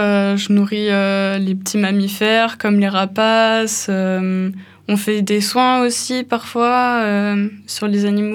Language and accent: French; Auvergne-Rhône-Alpes, France; moi, je viens de Haute-Savoie